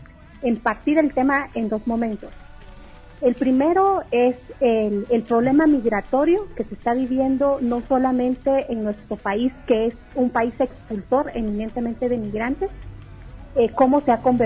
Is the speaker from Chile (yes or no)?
no; Guatemala; Guatemala es parte de Centroamérica. En la misma Constitución Política de la República habla de que somos ciudadanos centroamericanos